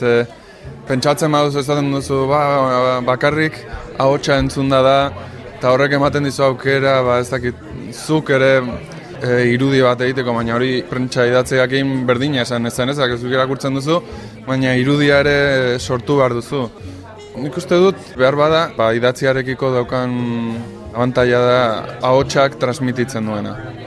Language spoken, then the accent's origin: Basque; Irun, Basque Country, Spain; irundarra naiz, eta kazetaria berez